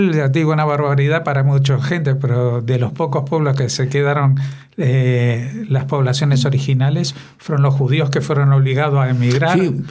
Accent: Argentina; yo, como vengo de Argentina, un poquito recuerdo

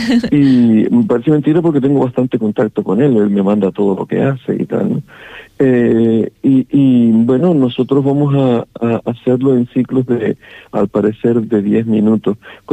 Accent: Canary Islands, Spain; now in Gran Canaria, Spain; ella procede de Lanzarote, pero igual que yo procedo de Fuerteventura, pero los dos, por motivos profesionales, hemos hecho nuestra vida aquí en Gran Canaria.

